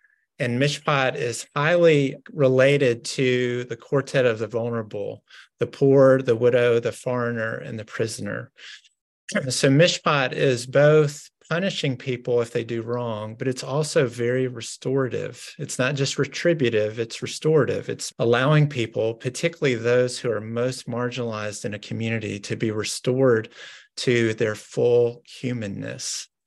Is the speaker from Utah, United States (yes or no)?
no; Nashville, Tennessee, United States; I grew up in Nashville, Tennessee, in Green Hills, and go by that church and that school almost daily when I was growing up.